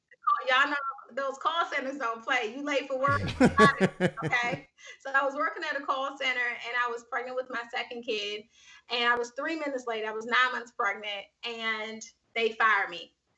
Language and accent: English; Washington, District of Columbia, United States; Yeah, I'm from Washington, DC. So I grew up in Washington, DC.